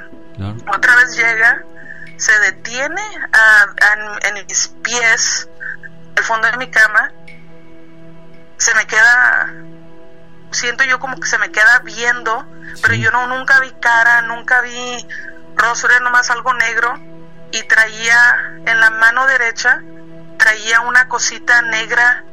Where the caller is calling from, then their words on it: San Antonio, Texas, United States; Muy buenas noches. … de San Antonio, Texas.